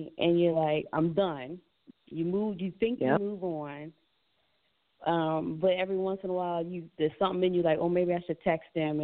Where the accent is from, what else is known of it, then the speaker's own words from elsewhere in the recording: Pennsylvania, United States; I grew up in the Philadelphia suburb